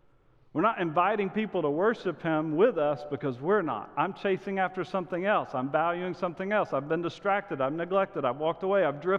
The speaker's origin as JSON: {"language": "English", "town": "Angleton", "region": "Texas", "country": "United States", "tie": "born or raised there", "lives_now": "Rockwall, United States", "said": "I'm born and raised in Texas. I live in Rockwall, but I grew up down close to where Mike was. I'm in a town called Angleton, home of the Wildcats, purple and white, fight, fight, fight. That's where I grew up."}